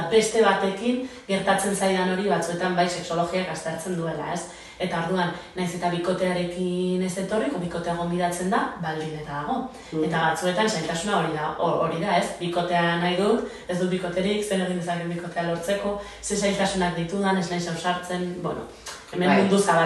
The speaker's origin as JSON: {"language": "Basque", "region": "Navarre", "country": "Spain", "tie": "born there", "said": "jaiotzez ni Baldorbakoa naiz berez"}